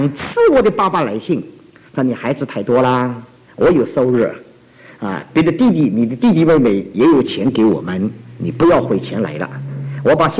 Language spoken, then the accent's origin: Chinese; China; 我很佩服我们中国人老的一句话